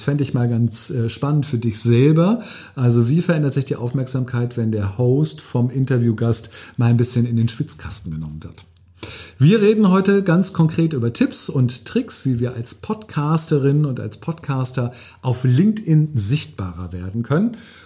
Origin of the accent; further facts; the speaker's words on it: Hamburg, Germany; für mich als Hamburger ist das natürlich sehr ungewohnt.